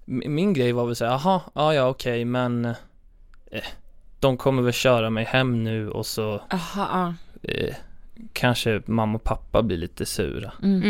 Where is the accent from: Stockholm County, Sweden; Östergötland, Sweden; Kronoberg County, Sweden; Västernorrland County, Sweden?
Östergötland, Sweden; accent: östgötska; Men det är många som tycker just östgötska som jag har är ju...